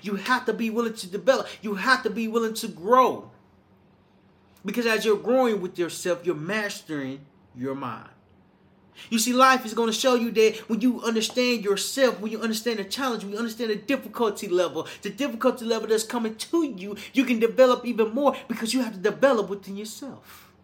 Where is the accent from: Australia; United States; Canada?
United States; Little Rock, Arkansas; because my hometown in Little Rock, Arkansas, we went to a place called Fayetteville, Arkansas.